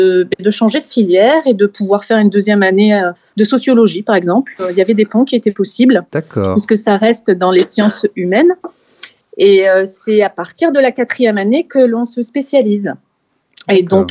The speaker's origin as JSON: {"language": "French", "town": "Bordeaux", "region": "Nouvelle-Aquitaine", "country": "France", "tie": "born there", "said": "Eh bien, je suis née à Bordeaux. J'ai fait mes études de psychologie à Bordeaux suite à un baccalauréat littéraire."}